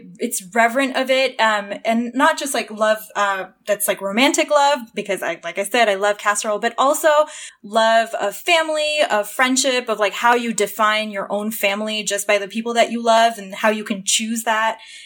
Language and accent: English; Toronto, Ontario, Canada; I grew up in Toronto.